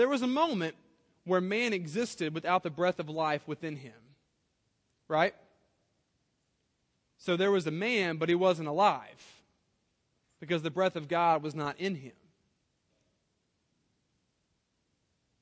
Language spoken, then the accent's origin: English; Louisiana, United States; I grew up in South Louisiana